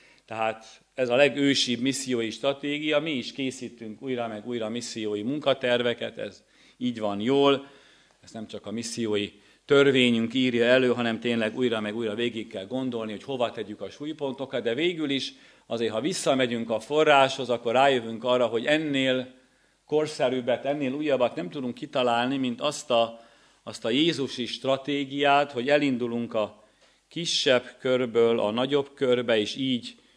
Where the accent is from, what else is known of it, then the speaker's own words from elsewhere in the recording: Nyíregyháza, Szabolcs-Szatmár-Bereg, Hungary; tehát vannak itt nyíregyházi gyökerek, az a bizonyos boldog szülői ház, az engem nyíregyházal emlékeztet, hiszen ott nőttem föl, ott konfirmáltam